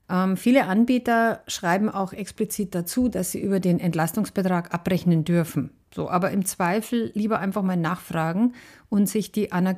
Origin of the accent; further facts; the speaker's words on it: Bavaria, Germany; weil ich komme aus Bayern